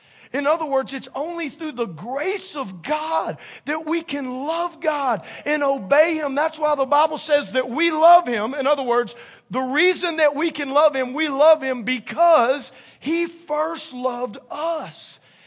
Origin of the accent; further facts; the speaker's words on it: Louisiana, United States; That's if I pastored in Boston. Psalm 130. But I'm a Cajun.